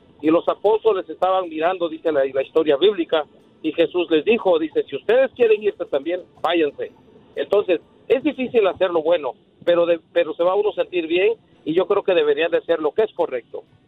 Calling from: Houston, Texas, United States; Sí, hola, de Houston.

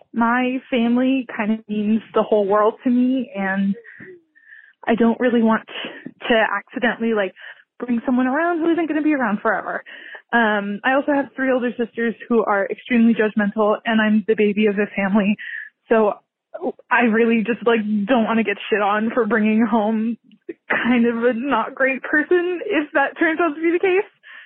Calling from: California, United States; I'm calling from California.

